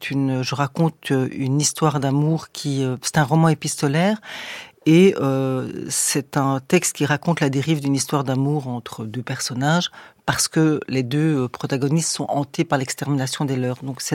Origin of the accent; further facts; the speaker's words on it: Rwanda; nous pouvons dire que nous sommes des Rwandaises et des Rwandais.